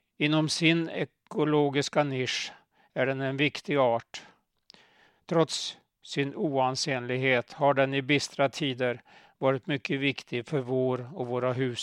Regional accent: Åsele, Västerbotten County, Sweden; Jag växte upp i Åsele och där finns inga vitsippor. Det var först under studieåren i Göteborg

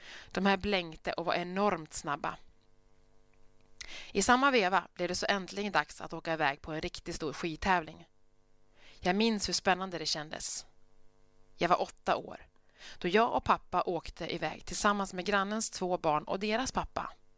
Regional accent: Ljusdal, Gävleborg County, Sweden; Men mamma har berättat att jag åkte skidor runt huset hemma i Ljusdal och räknade varje varv som ett Vasalopp.

